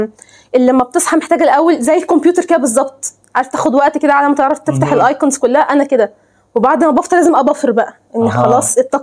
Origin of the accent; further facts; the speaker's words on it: Egypt; واحنا كمصريين عندنا نعمه ان الوطن العربي كله فاهم احنا بنقول ايه.